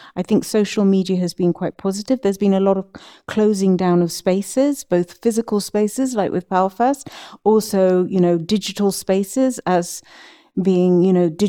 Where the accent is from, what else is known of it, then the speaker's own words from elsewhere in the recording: United Kingdom; That hurts me as a Brit